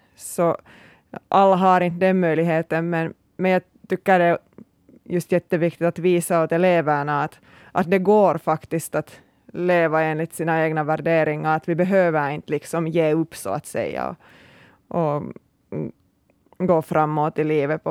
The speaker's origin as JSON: {"language": "Swedish", "town": "Hollola", "region": "Päijät-Häme", "country": "Finland", "tie": "born or raised there", "lives_now": "Porvoo, Finland", "said": "Jag är ursprungligen hemma från Hollola som ligger bredvid Lahti, så flyttade därifrån till Borgo i 97 och tänkte att jag ska aldrig tillbaks."}